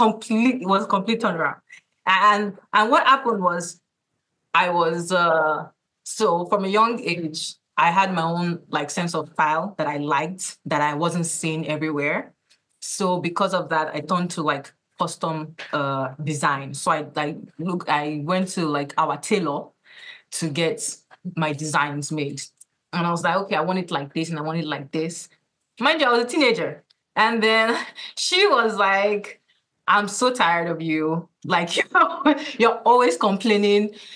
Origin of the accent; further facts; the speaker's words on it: Nigeria; now in Baltimore, United States; I am a Nigerian fashion designer based in Baltimore.